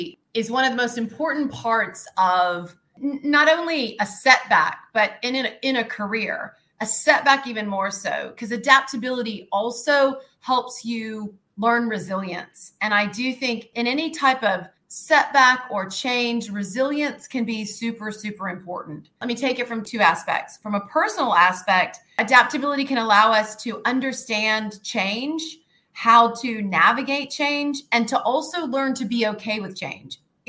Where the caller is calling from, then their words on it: Singapore; I am coming live from Singapore tonight, and I am currently a senior director in Microsoft.